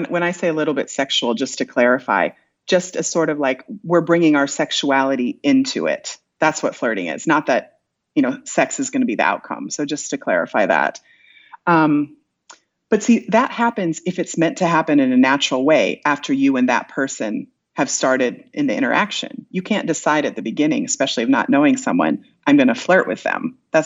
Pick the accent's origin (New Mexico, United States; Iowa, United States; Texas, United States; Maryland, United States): Iowa, United States; and I'm from Iowa originally, and I'm used to like making eye contact and smiling at people.